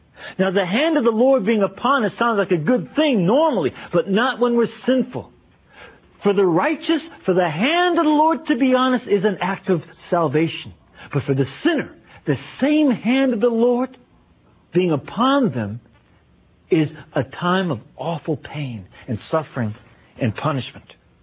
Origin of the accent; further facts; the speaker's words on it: Chicago, Illinois, United States; As a matter of fact, in my hometown, Chicago, there's a whole bunch of judges that have been indicted for corruption.